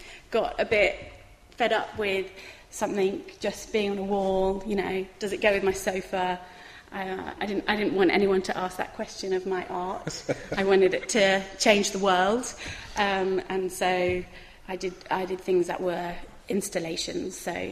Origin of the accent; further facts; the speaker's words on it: Sutton Coldfield, West Midlands, United Kingdom; I grew up in the Midlands, in Sutton Coldfield.